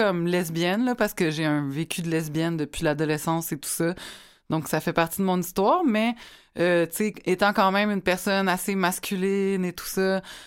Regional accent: Repentigny, Quebec, Canada; Ben moi, je viens de Repentigny.

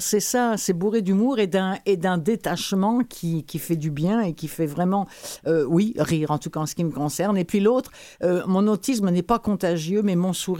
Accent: Rouen, Normandy, France; moi, je viens de Rouen, qui est en Normandie, la ville au Sans-Clocher.

